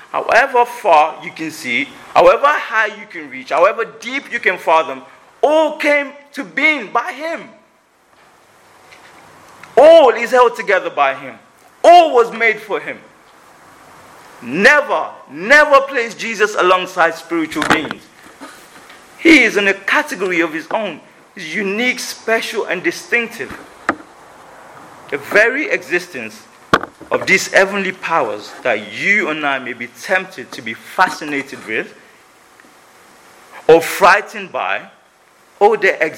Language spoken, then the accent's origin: English; Nigeria; I come from Nigeria where people are very aware and afraid of the spiritual, demonic powers.